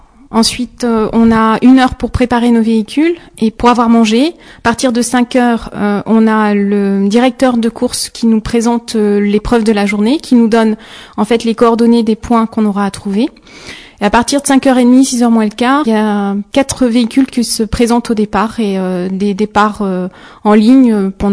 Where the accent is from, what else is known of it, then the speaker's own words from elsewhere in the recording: Normandy, France; moi je suis normande, on est des filles de l'Ouest